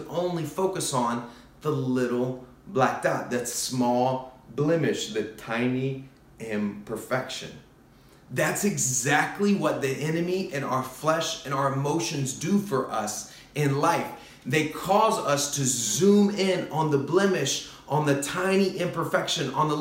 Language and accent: English; the South, United States; And I was raised in the South of the U.S., very similar to that.